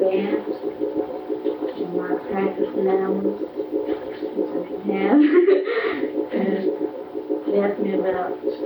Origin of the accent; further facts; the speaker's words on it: Huntsville, Alabama, United States; also born or lived in Meridian, Mississippi; now in Philadelphia, United States; I was born in Meridian, Mississippi. I lived there in Meridian for 1 year. Then I moved to Huntsville, Alabama, where my father worked as a mechanical engineer on the Bessemer Marshall. So I stayed out there for 15 years before coming here to Philadelphia, where I now live.